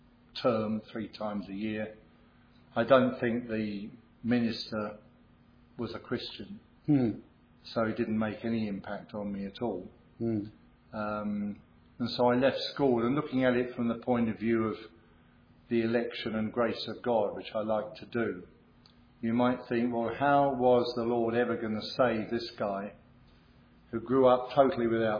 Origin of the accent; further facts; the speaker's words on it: London, United Kingdom; Born and raised in London, I don't suppose I've moved more than 5 or 6 miles since I was born.